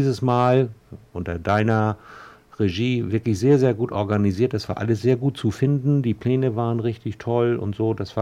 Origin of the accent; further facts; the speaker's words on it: Northern Germany, Germany; Ich komme auch aus Norddeutschland